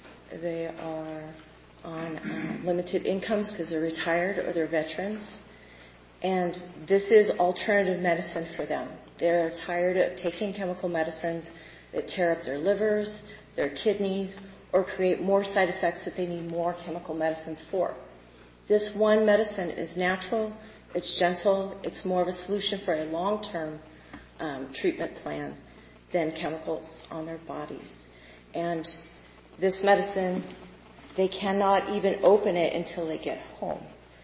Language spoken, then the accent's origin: English; Sparks, Nevada, United States; I'm from Sparks.